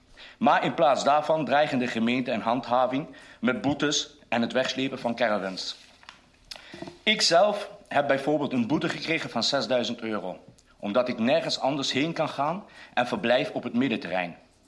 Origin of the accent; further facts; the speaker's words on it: Asten, North Brabant, Netherlands; ik ben zelf een Sinti. Ik ben geboren en getogen in Asten en blij dat ik deel mag uitmaken van het mooiste dorp van Nederland.